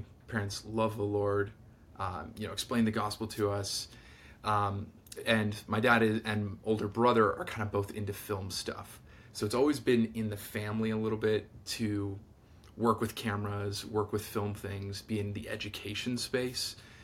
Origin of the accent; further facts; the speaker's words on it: Niagara Falls, Ontario, Canada; But yes, I'm from the Niagara Falls area.